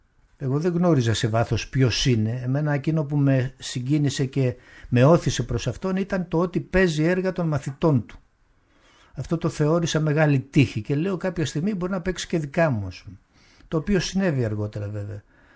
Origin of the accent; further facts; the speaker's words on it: Lefkada, Ionian Islands, Greece; moved away as an adult; also born or lived in Athens; όταν ήρθα από τη Λευκάδα 18 χρονών στην Αθήνα, για 2,5 περίπου 3 χρόνια έπαιζα τη νύχτα στα καμπαρέ της εποχής.